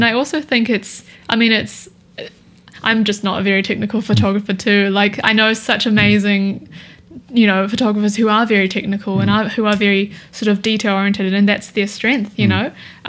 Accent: New Zealand; I think growing up in New Zealand, I always thought, oh, there's like nothing here, you know.

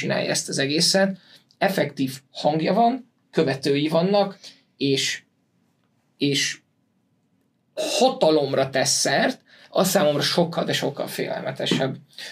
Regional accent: Hungary; amit magyarként most elég nehéz nem érezni

